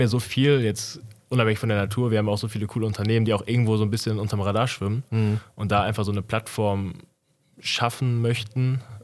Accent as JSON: {"language": "German", "town": "Olpe", "region": "North Rhine-Westphalia", "country": "Germany", "said": "aus Olpe, 23 Jahre alt."}